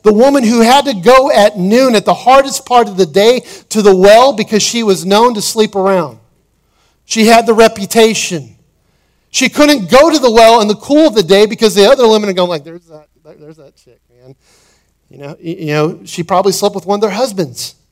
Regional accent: United States; born there; I was born in America, so my purpose must have been to be born in America and to be blessed.

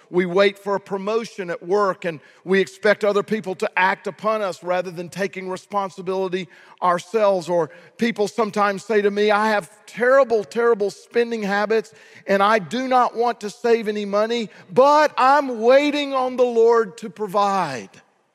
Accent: United States; we being in America, growing up in the West, all of us have been shaped by our culture

